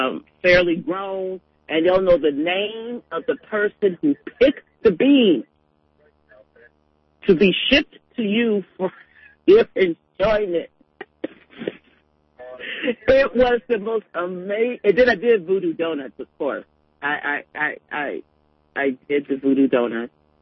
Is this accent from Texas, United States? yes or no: no; California, United States; I'm from California, and we take our food seriously here.